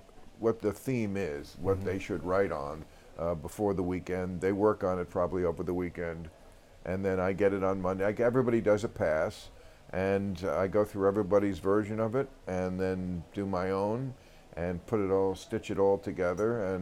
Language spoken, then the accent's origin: English; East Coast, United States; You know, I am from the East Coast. I lived in New York twice.